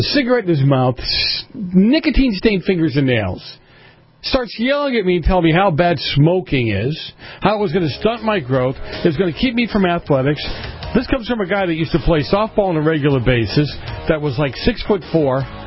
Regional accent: East Coast, United States; And I grew up in the East Coast, and they have windows in the garage

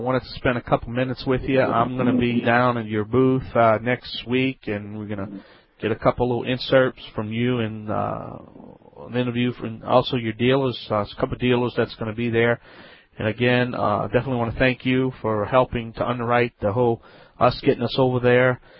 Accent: Louisiana, United States; you're listening to Home Talk.

